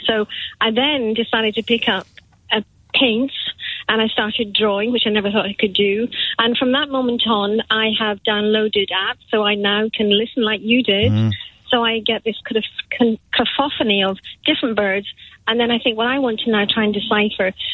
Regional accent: Scotland, United Kingdom; bearing in mind I'm Scottish

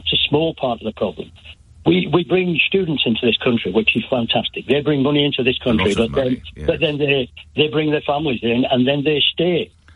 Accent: Blackburn, North West England, United Kingdom; born there; I was born in Blackburn.

